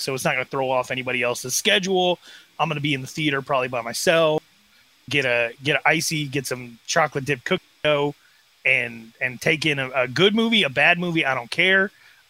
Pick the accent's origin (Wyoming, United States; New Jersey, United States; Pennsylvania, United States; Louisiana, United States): Wyoming, United States; But I'm from Wyoming. I'm from the northern part on the Montana border, the Bighorn Mountains, specifically there.